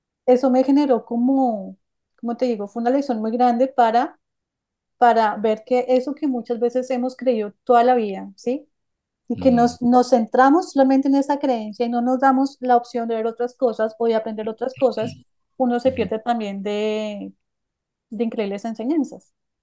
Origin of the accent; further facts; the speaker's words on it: Bogotá, Colombia; porque yo soy de Bogotá, crecí en Bogotá